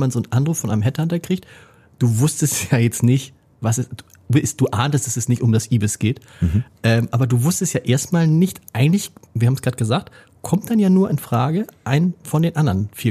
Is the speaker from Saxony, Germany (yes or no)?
no; Hamburg, Germany